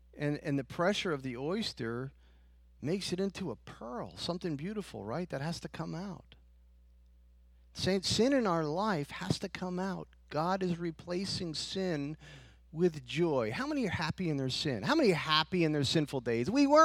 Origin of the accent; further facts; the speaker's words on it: New York, United States; on my mom's side, we're Italian. We're from New York. Most of Florida is from up that way.